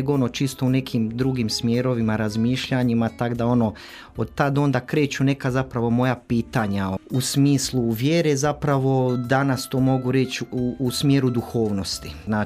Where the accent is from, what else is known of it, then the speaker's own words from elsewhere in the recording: Donja Bistra, Zagreb County, Croatia; also born or lived in Slavonski Brod; now in Zagreb, Croatia; Rođen sam u Slavonskome Brodu 78. godine, onda je tata 86. doselio u Donju Bistru u Zagorje i tamo sam evo, odrastao, završio srednju školu